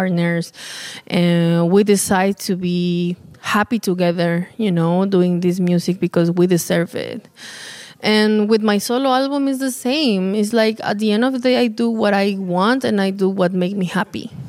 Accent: Mexico; Being born and raised in Mexico.

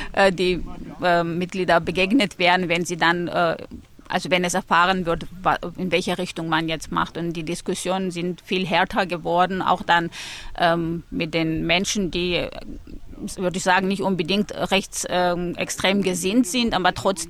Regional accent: Nagorno-Karabakh, Azerbaijan; German is a second language; now in Germany; Ich komme ursprünglich aus Republik Bergkarabach. Das ist eine nicht anerkannte Republik in Kaukasus und bin seit 20 Jahren in Deutschland.

